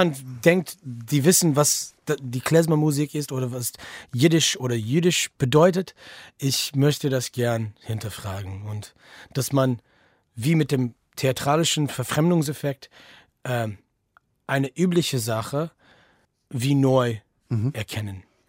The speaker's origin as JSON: {"language": "German", "town": "Detroit", "region": "Michigan", "country": "United States", "said": "Ich komme nicht aus New York. Ich komme aus dem Midwest. Ich komme aus Detroit. Und dort gab es jiddische Theater und jiddisch sprechende Menschen. Aber ich bin mehr oder weniger assimiliert aufgewachsen."}